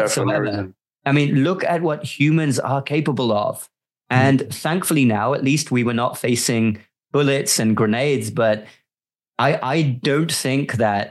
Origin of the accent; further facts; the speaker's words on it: London, United Kingdom; now in United States; I was born in London and grew up in the UK, but I'm now a dual citizen.